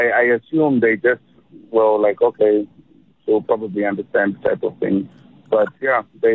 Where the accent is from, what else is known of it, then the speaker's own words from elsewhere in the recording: Zimbabwe; We are originally from Zimbabwe.